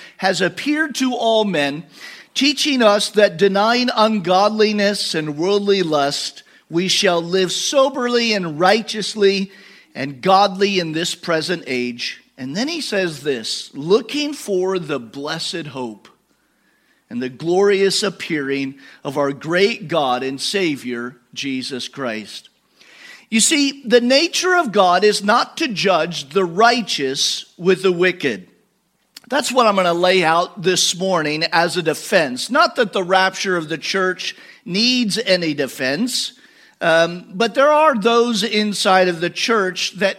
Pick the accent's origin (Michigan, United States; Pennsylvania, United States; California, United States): California, United States; Napa; moved away as an adult; now in Myrtle Beach, United States; My wife and I were born and raised in Napa, so we're Northern California people, but we now live in Myrtle Beach, South Carolina.